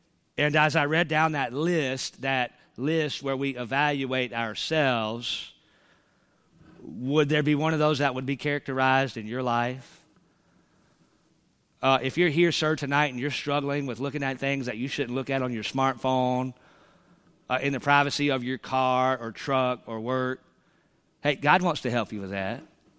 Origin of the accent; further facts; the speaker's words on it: Charlotte, North Carolina, United States; I grew up in Charlotte, North Carolina.